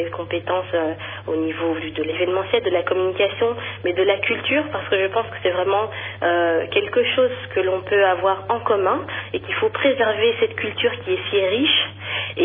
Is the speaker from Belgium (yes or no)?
yes; Belgium; born there; je suis née en Belgique, donc déjà, j'ai eu la chance avec mes parents qu'ils entretiennent vraiment cette flamme de notre culture congolaise